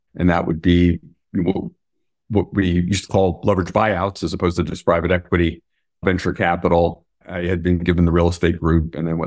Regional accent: St. Louis, Missouri, United States; also born or lived in Bronx; So I mostly grew up in the Midwest. I was born in the Bronx, but then my family quickly, we had moved out when I was very young. So I mostly grew up in St. Louis

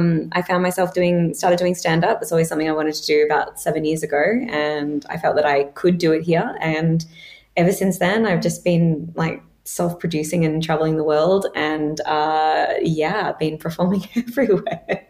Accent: Australia; moved away as an adult; now in Berlin, Germany; So basically I was born in Australia. I have lived there all of my life. And then, but I'm also half Italian. So I have a very like European kind of upbringing. So I moved to Berlin. I moved to Berlin about 7 years ago

